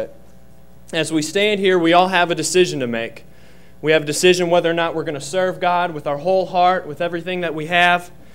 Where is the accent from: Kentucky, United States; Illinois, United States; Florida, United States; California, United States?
Kentucky, United States; Russellville; I'm from Russellville, Kentucky.